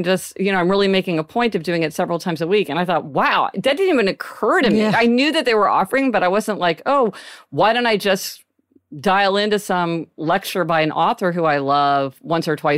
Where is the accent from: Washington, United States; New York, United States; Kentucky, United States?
New York, United States; New York City; Maybe I wasn't even going around my hometown. Like, I'm not even taking the subway around New York City when I had fewer plans.